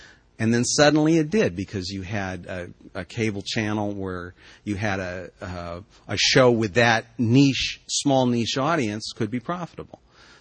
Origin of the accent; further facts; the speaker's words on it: Ohio, United States; now in Montclair, United States; I grew up in Ohio, and New York was where I went when I got out of Ohio.